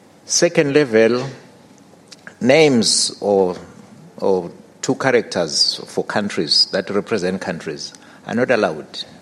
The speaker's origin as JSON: {"language": "English", "country": "Eswatini", "said": "from Swaziland."}